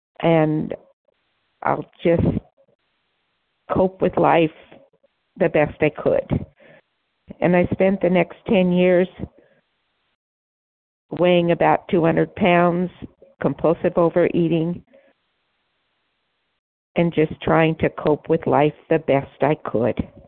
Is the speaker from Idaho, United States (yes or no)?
yes; Idaho, United States; from Idaho, a recovering compulsive overeater.